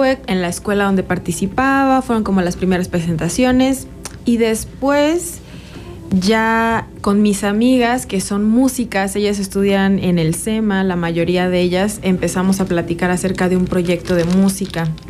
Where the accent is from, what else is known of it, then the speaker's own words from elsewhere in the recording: Playa del Carmen, Quintana Roo, Mexico; moved away as an adult; now in Cuernavaca, Mexico; Yo soy de Playa del Carmen, uh-huh. Entonces llegué aquí a Cuernavaca en el 2009 con la intención de estudiar psicología.